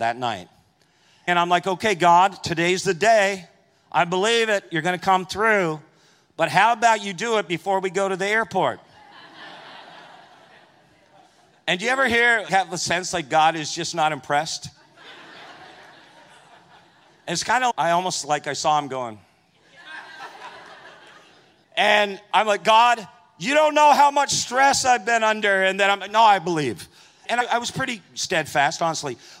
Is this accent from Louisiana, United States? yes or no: no; Texas, United States; So the Lord said, go to the airport. Yes, sir. I'm from Texas. Yes, sir.